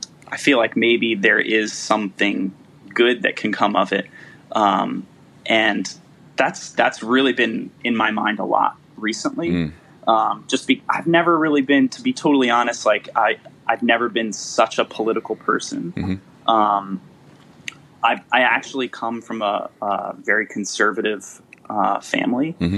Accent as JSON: {"language": "English", "region": "Delaware", "country": "United States", "tie": "born or raised there", "said": "So I grew up in Delaware."}